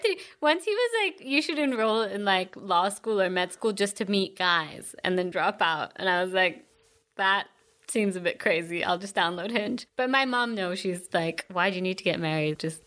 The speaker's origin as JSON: {"language": "English", "country": "Germany", "tie": "born or raised there", "said": "oh, I grew up in Germany, and he didn't believe me."}